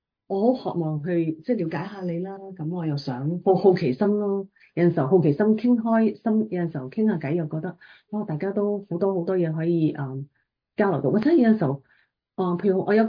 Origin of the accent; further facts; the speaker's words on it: China; now in United States; 佢都好興趣關於我作為中國人，我喺美國嘅一啲經歷啊咁